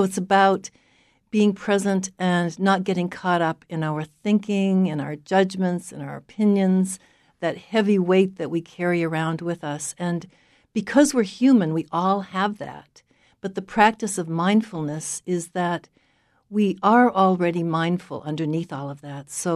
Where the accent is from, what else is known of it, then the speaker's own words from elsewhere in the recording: Maine, United States; also born or lived in Cambridge, Massachusetts; I'm from Maine originally, but I came back to Maine 10 years ago, and I had been studying, as I was saying, and teaching mindfulness in Cambridge, Mass a lot.